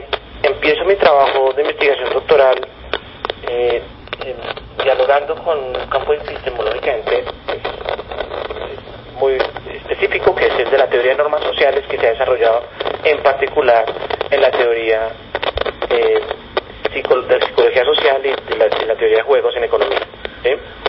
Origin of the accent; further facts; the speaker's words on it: Bogotá, Colombia; born there; Yo nací en Bogotá y también tengo por ahí un ancestro inglés por el lado chocuano y un ancestro noruego por el lado tumaqueño.